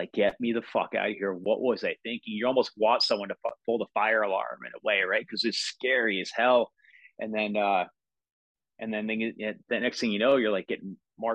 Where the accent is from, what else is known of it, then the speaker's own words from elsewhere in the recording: Toronto, Ontario, Canada; we're from the Toronto area